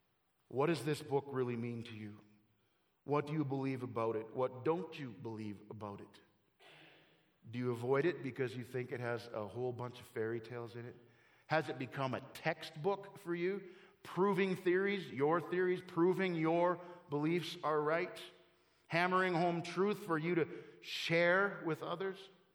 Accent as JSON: {"language": "English", "country": "Canada", "tie": "born or raised there", "said": "eventually this guy ends up in Canada playing football for my hometown team."}